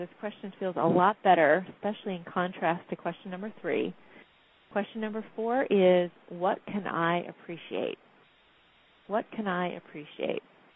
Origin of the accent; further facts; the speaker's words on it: California, United States; It's, for me, as a Californian, And when I came and visited New York, it was always a tourist type thing.